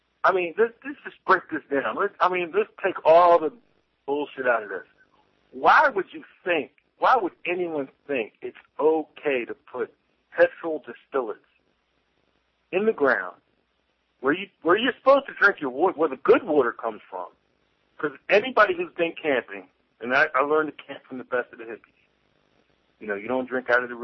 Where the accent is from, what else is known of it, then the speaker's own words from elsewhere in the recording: Philadelphia, Pennsylvania, United States; I'm not from Pennsylvania. I'm from Philly, and then